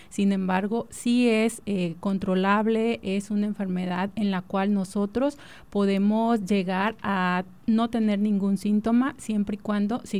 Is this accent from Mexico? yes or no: yes; Mexico; pues nosotros como mexicanos, por el simple hecho de ser mexicanos